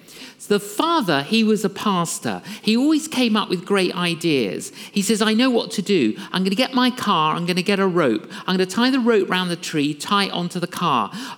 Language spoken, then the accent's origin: English; England, United Kingdom; okay, I'm from England